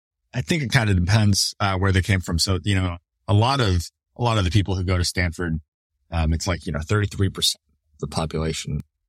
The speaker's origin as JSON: {"language": "English", "town": "Toronto", "region": "Ontario", "country": "Canada", "tie": "born or raised there", "said": "And then we moved to the Toronto area. So I grew up there, and then, you know, moved down here for school."}